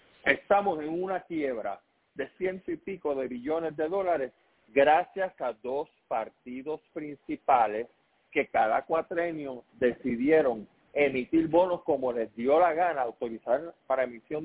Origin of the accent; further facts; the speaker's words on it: Puerto Rico; que soy puertorriqueño, que nací aquí, pago contribuciones aquí